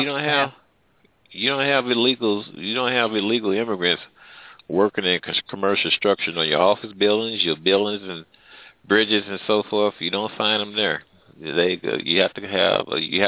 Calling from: Missouri, United States; Hello, Mr. Host. How are you tonight? I was listening to your conversation. I'm calling from the Midwest.

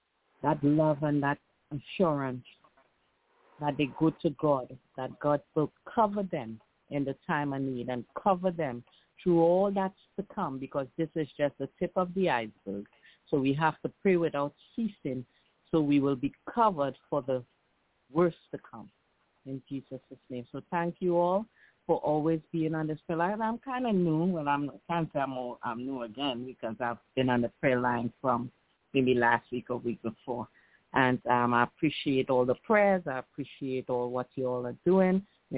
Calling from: New York, United States; I'm calling from New York

